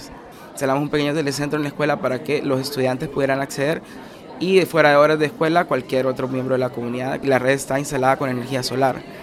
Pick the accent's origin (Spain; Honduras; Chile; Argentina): Honduras; yo soy de Honduras y trabajo en una organización